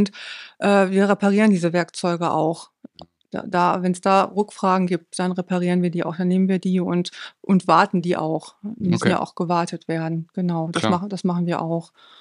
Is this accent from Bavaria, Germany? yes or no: no; Bielefeld, North Rhine-Westphalia, Germany; Also ich stamme gebürtig aus Bielefeld, was jetzt nicht ganz so weit ist von Osnabrück. Bin da geboren und aufgewachsen